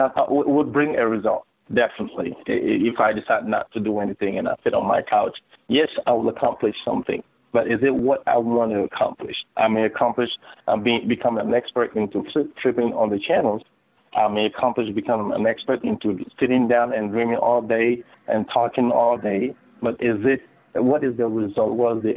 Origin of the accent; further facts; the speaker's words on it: Togo; moved away as an adult; also born or lived in Europe; now in United States; I lived in Europe for a little over 15 years. I was born and bred in Togo in West Africa with a French background. So far I speak 7 different languages. I moved to the U.S. back in 2006